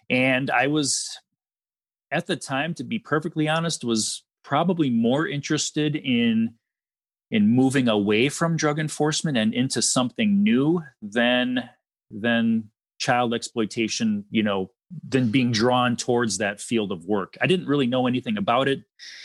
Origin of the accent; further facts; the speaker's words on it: Wisconsin, United States; I was from Wisconsin and was fortunate enough that an agency here in Wisconsin took a chance on a young college graduate